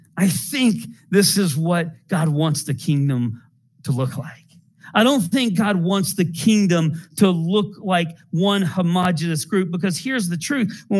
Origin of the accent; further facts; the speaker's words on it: Smyrna, United States; you might remember that I grew up in the Catholic Church. I grew up in a church in Smyrna.